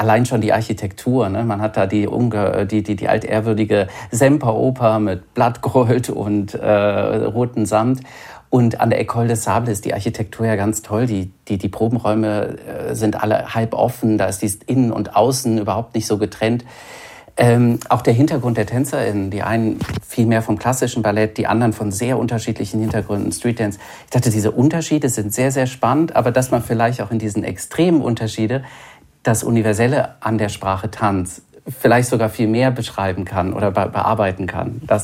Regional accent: Düsseldorf, North Rhine-Westphalia, Germany; Ich bin in Düsseldorf aufgewachsen, was ja nur 30 Kilometer entfernt ist von Wuppertal

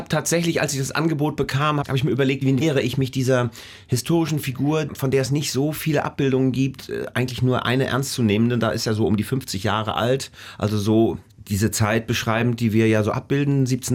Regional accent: Rostock, Mecklenburg-Vorpommern, Germany; Ich habe es als Kind erlebt, aber auf eine ganz, ganz seltsame Art und Weise bei uns in Rostock.

